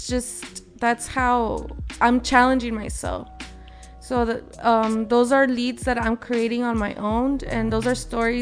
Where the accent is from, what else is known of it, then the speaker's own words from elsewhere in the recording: Torrance, California, United States; Well, I was not raised in Wilmington, but I was raised in Torrance, and not the nice area of Torrance. I was always surrounded by gang violence as well.